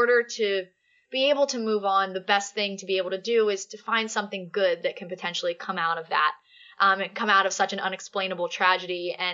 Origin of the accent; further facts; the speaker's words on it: Philadelphia, Pennsylvania, United States; For me personally, you know, we're from Philly. We're Philly people. We're Philly fans.